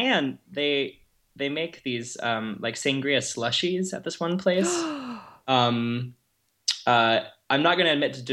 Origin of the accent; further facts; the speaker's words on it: Austin, Texas, United States; now in Portland, United States; So I'm a recent Portland transplant. I grew up in Austin, Texas, which is sort of known as the music or liberal hub of Austin.